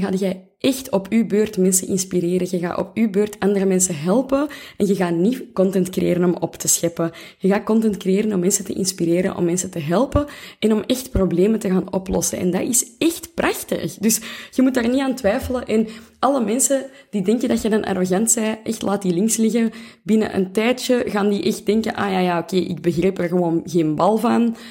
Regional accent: Flanders, Belgium; Ik weet dat wij als Vlamingen zeker, maar ook misschien in Nederland, zijn opgegroeid met, je moet echt super bescheiden zijn.

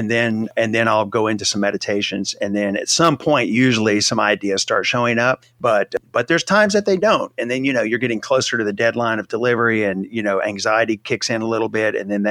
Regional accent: Louisiana, United States; I grew up in Louisiana. I spent a lot of time in New Orleans.

